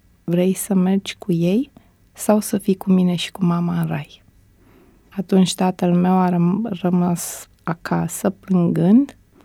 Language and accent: Romanian; Motru, Gorj County, Romania; also born or lived in Oltenia; Dar pe de altă parte, am crescut în zona Olteniei. Am uitat să precizez că nu m-am născut în București, m-am născut în Motru, județul Gorj.